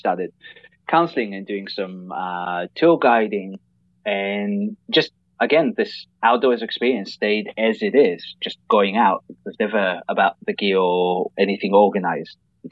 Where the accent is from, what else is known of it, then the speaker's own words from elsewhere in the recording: Israel; moved away as an adult; Well, I was born and raised in Israel, kind of in Israel of the 80s and 90s, which is for Americans means the 60s and 70s, kind of really laid back country